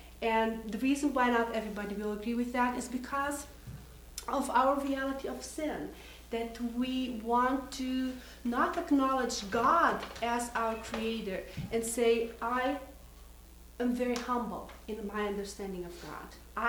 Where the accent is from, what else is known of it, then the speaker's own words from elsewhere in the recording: Brazil; now in Decorah, United States; I am from Brazil, living in Decorah, Iowa. I'm teaching at Luther College.